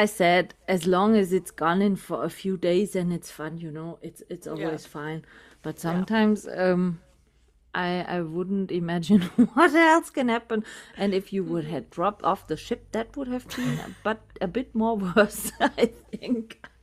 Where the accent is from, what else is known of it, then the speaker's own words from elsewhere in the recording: Germany; English is a second language; sometimes we shot a movie here in my hometown. There's a really big castle